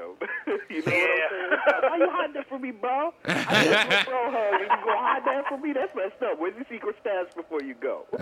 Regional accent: New York, United States; Man, I gotta say, honestly, she really wasn't, but she was, like, I'm from New York, so we got that typical Dominicana style chick, you know?

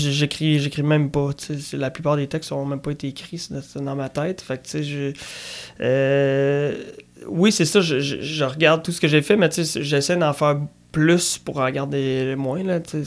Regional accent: Trois-Rivières, Quebec, Canada; Moi, je viens de Trois-Rivières.

